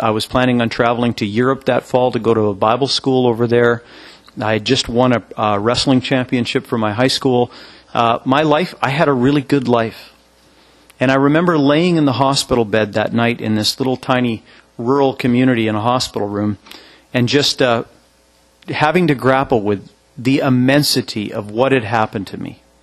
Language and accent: English; Regina, Saskatchewan, Canada; And I grew up out on the Canadian prairies in a province that's called Saskatchewan. It's an Indian name. And I grew up in Regina, Saskatchewan.